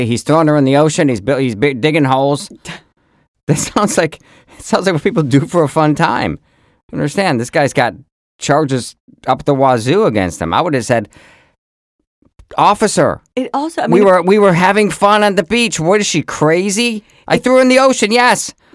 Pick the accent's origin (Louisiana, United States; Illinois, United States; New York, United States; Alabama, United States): New York, United States; Fayetteville; I'm from the Fayetteville Manlius area.